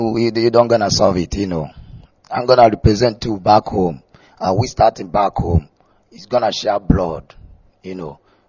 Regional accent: Nnewi, Anambra, Nigeria; I'm from Nigeria, Aibo, for the meantime. I'm from Anambra State, east side, Nnewi side. So, and I'm living here in Nostra.

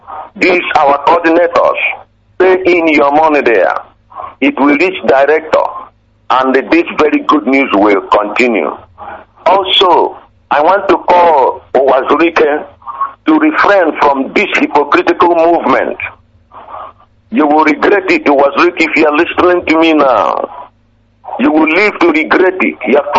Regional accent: Umudraho, Nigeria; now in Aba, Nigeria; I'm calling you from Aba. I'm a native of Umudraho, Eziama, in Akazu.

